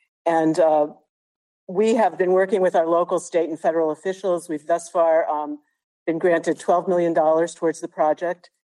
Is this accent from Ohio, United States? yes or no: no; Baltimore County, Maryland, United States; from Baltimore County, the president of the Pikesville Armory Foundation.